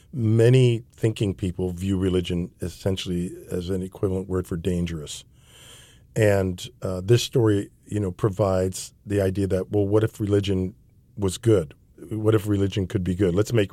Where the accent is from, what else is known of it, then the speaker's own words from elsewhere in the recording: Seattle, Washington, United States; I'm from Seattle, the left coast, where everybody's heathen, you know.